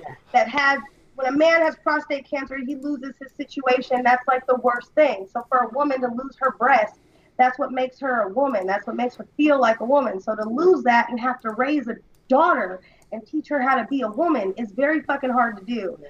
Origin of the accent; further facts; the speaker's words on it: Sacramento, California, United States; Shout out to y'all in my hometown of Sacramento.